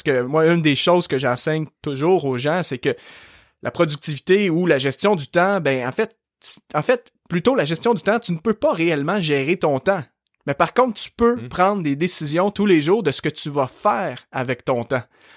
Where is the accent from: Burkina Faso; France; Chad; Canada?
Canada; Saint-Hyacinthe, Quebec; now in Montreal, Canada; Je suis québécois. Aujourd'hui, j'habite dans la région de Montréal, mais à la base, moi, je suis né en campagne et d'une région où est-ce que, justement, les gens au Québec ont un très fort accent. La ville de Saint-Hyacinthe